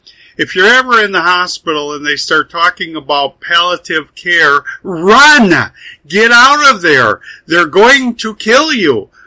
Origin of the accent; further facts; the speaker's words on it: Midwest, United States; I grew up in the Midwest and had farmers in my family